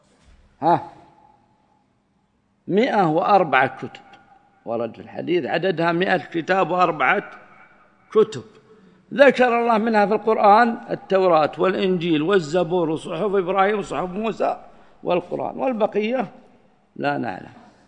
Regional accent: Saudi Arabia; عندنا في السعودية

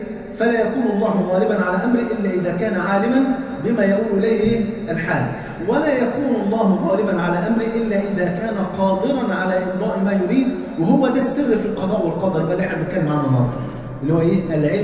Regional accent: Egypt; عندنا في مصر

